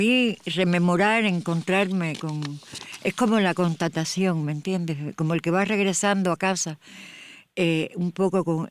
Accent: Cuba; moved away; Yo he empezado 150 veces desde que salí de Cuba.

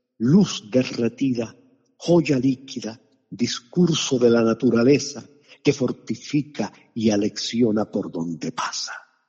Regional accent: Cuba; Yo crecí, como ustedes saben, en la Cuba anterior y posterior a 1959, porque estuve varios años en Cuba después del triunfo de la Revolución.

